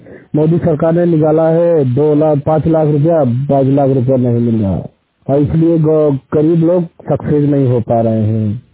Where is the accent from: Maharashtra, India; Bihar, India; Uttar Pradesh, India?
Uttar Pradesh, India; मैं नरसिंह का रहने वाला हूँ और आई पोस्ट है भदोही जिला है।